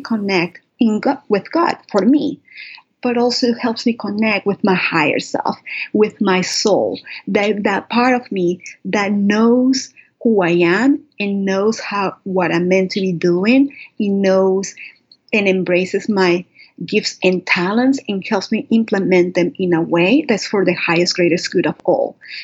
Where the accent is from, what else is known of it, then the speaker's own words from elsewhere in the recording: Caracas, Capital District, Venezuela; I was born and raised in Caracas, Venezuela, as I mentioned before, which is a Catholic country. And I believe in God